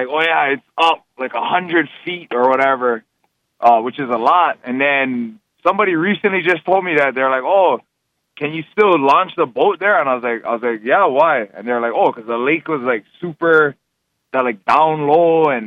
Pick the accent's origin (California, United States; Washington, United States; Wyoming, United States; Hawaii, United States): Hawaii, United States; now in Las Vegas, United States; I come from Hawaii. Like, we had a nice gym in Hawaii, but you come out here to Vegas